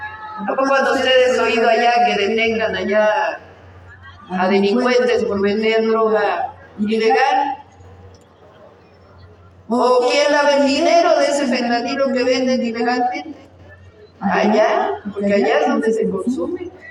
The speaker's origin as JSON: {"language": "Spanish", "country": "Mexico", "said": "así somos las mexicanas y los mexicanos."}